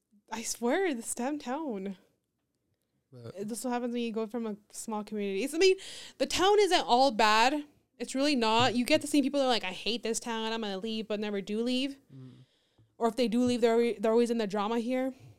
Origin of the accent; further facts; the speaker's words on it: Las Vegas, New Mexico, United States; I know, they're like, where are you from? And we're like, Las Vegas. They're like, wow, where's that at?